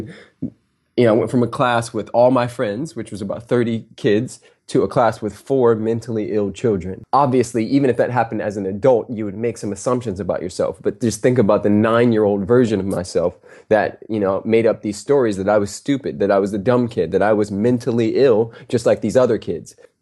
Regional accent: Harbor City, California, United States; also born or lived in Compton; I was born in Compton, raised in Harbor City, California, which is a suburb, you know, in the south of Los Angeles.

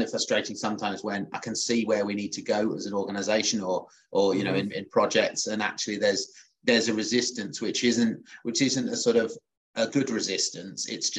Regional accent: London, United Kingdom; born there; I was born in London, and sort of my sort of primary school were in the 80s.

